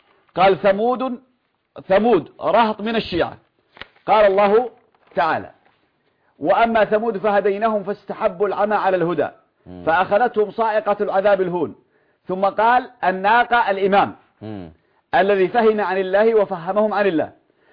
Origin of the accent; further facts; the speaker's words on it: Yemen; وعندنا في اليمن